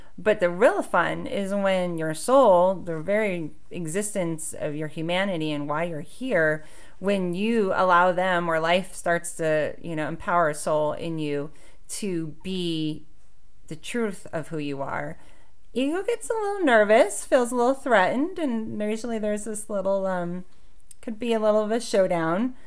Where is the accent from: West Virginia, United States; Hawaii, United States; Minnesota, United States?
Hawaii, United States; Growing up in Hawaii, I've had those moments.